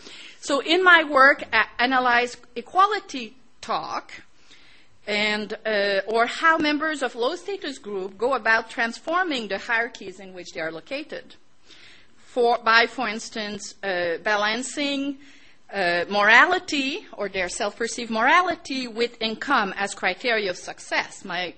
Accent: Gatineau, Quebec, Canada; I grew up in Quebec, or in Hall, or what is now called Gatineau, which is just at the line between Ottawa and Quebec, and between Ontario and Quebec.

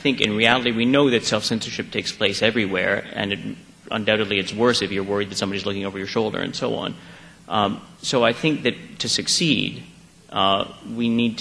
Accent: Montreal, Quebec, Canada; I mean, yes, we could open it here in Montreal. I use it as an example because it's my hometown.

